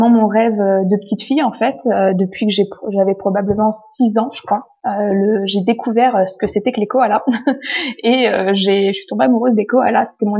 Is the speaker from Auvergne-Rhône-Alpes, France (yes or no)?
no; Nancy, Grand Est, France; Moi, je suis de Nancy à la base.